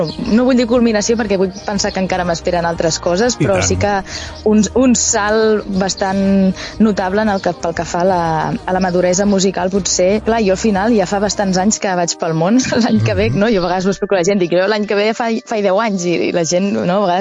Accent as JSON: {"language": "Catalan", "town": "Tarragona", "region": "Catalonia", "country": "Spain", "said": "jo la veritat és que originalment sóc de Tarragona."}